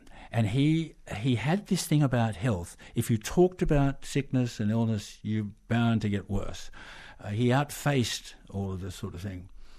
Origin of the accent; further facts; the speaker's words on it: Australia; being Australian and her having spent so much time here, we spoke the same language. And she missed Australia